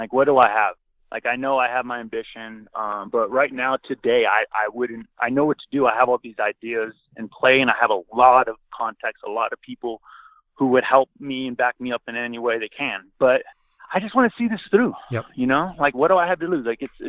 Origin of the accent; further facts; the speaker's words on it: Clovis, California, United States; also born or lived in Fresno; because I was born in Fresno, California, which is between San Francisco and L.A. So at this point, I moved to Clovis, California, which is a suburb.